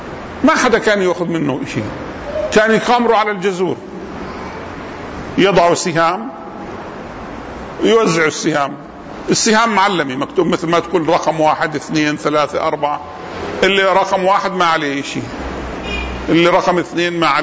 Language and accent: Arabic; Amman, Amman Governorate, Jordan; عندنا في الأردن في عمان الجمعيات الخيرية بتعمل قمار